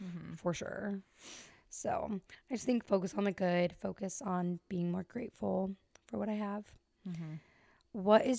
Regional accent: Las Vegas, Nevada, United States; I mean, I grew up in Las Vegas. So I grew up in a city

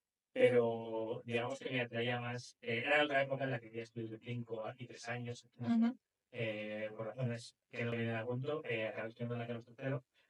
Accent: Madrid, Community of Madrid, Spain; yo soy de Madrid de toda la vida.

